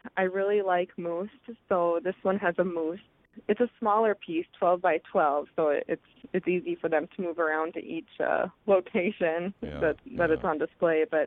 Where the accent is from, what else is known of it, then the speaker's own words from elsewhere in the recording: Stephen, Minnesota, United States; also born or lived in Grand Forks; I was born and raised, born in Grand Forks, but I was raised in Stephen, Minnesota, and I did elementary and high school there